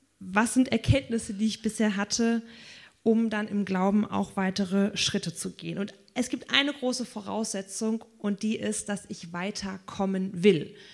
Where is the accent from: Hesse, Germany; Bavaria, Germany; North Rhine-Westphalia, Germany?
Hesse, Germany; born there; Ich komme ja gebürtig hier aus dem Wetteraukreis und so die Strecke Büdingen-Gießen war mir eigentlich immer bekannt